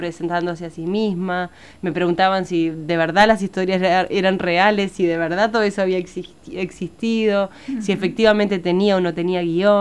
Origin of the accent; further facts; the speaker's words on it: Salto, Uruguay; yo decidí filmarlo en Salto, que es de donde vengo